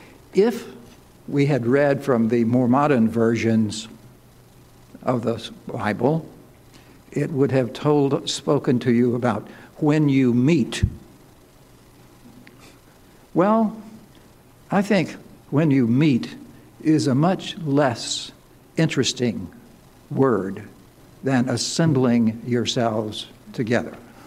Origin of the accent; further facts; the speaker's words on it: Alabama, United States; moved away as an adult; also born or lived in Tennessee / Maine; I'm a Southerner, was born and grew up in Alabama. I came north to college to Brown, where I met my wife